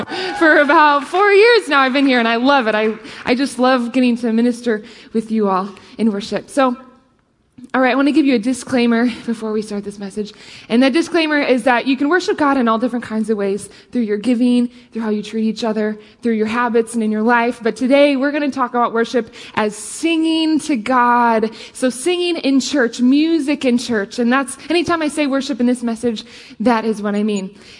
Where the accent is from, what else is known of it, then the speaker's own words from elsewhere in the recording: Rockford, Illinois, United States; I lead worship here, and I grew up right here in Rockford.